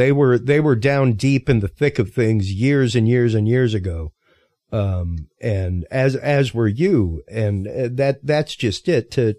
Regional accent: Louisiana, United States; I'm a Cajun.

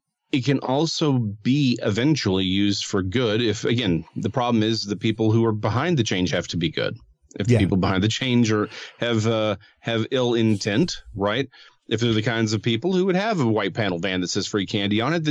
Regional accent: Dallas, Texas, United States; Again, I'm a Dallasite, but I don't claim Irving.

